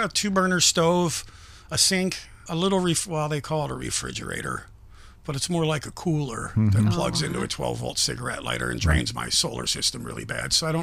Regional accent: Las Vegas, Nevada, United States; also born or lived in Atlantic City, United States; I was born in Atlantic City, but left there at 8. I more or less grew up in Vegas.

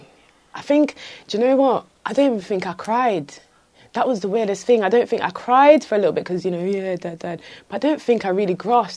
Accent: Trelawny, Jamaica; also born or lived in Spanish Town; But I wasn't brought up in Spanish Town. I was born there, and then I got brought to countryside, Trelawney.

